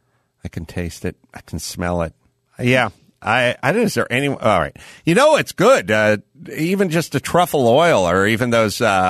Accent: North Hollywood, California, United States; I'm from North Hollywood. I grew up eating macaroni and cheese from a box and, you know, SpaghettiOs from a can.

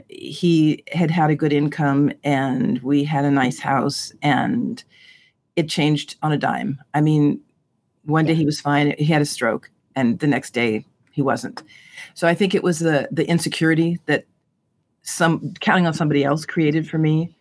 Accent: California, United States; connect with aunts and uncles and cousins that I didn't see growing up in California.

